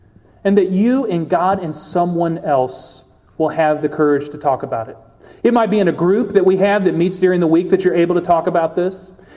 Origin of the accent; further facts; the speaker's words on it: Kentucky, United States; born there; well, I was born in Kentucky, so like fifth grade, we learned how to brush our teeth.